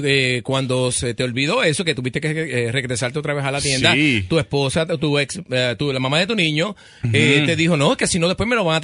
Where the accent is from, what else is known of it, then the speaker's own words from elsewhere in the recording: Puerto Rico; now in United States; En mi país, Puerto Rico, yo sé que no es aquí, allá durante todo el mes de mayo se celebra el mes nacional de la radio.